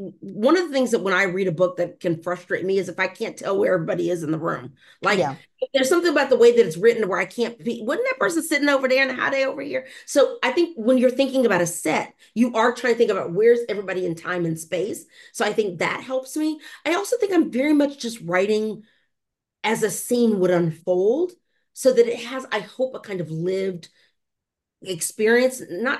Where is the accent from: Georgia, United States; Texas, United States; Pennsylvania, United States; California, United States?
Texas, United States; So I'm from Texas. I come from a long line of Black Texans, and we are the flip side story to the Great Migration, meaning we didn't go anywhere